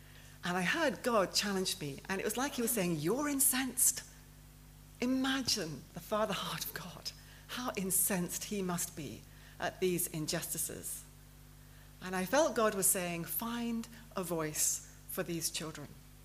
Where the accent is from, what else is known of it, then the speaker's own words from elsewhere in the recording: United Kingdom; And I was being very British.